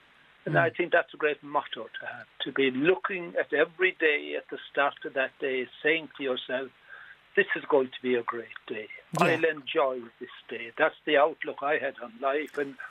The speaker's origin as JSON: {"language": "English", "town": "Dingle", "region": "County Kerry", "country": "Ireland", "tie": "born there", "moved": "yes", "said": "because I was born in Dingle, returned there every year since I left it."}